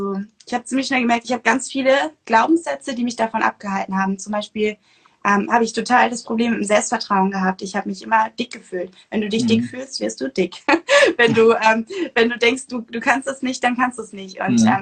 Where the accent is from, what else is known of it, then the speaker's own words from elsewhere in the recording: North Sea coast, Germany; Und ich bin an der Nordsee groß geworden